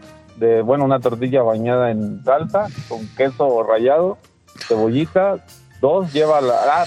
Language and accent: Spanish; Tulancingo, Hidalgo, Mexico; Mira, yo soy de Hidalgo, Tulancingo, Hidalgo.